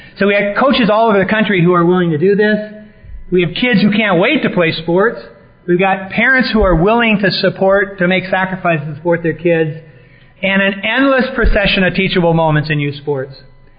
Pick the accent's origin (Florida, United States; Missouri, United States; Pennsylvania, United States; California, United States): California, United States; I'm from Northern California, and I travel around the country, and I say kind of half-jokingly, I'm from Northern California, and I like granola